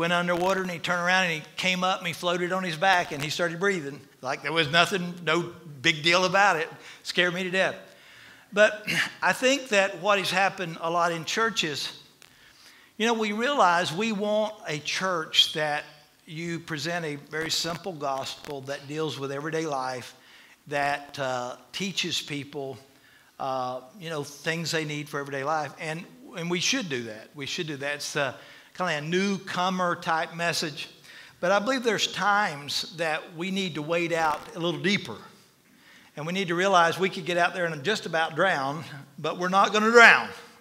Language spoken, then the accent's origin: English; Florida, United States; know, I grew up in Florida, and there's just lakes everywhere.